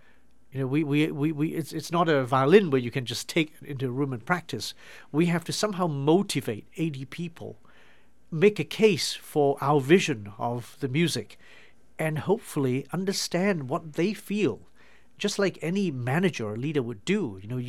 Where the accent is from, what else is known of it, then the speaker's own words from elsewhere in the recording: Hong Kong; also born or lived in England; growing up in Hong Kong, which is not really in the Western classical tradition.